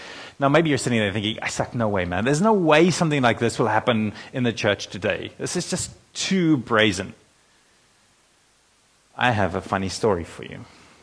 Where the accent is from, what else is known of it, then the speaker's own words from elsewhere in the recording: South Africa; now in London, United Kingdom; I'm a South African in London.